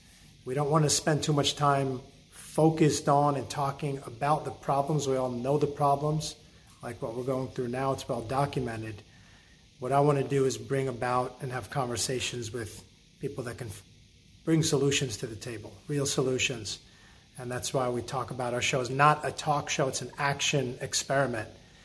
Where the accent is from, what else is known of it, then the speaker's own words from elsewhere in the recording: Staten Island, New York, United States; We grew up in Staten Island together, played soccer.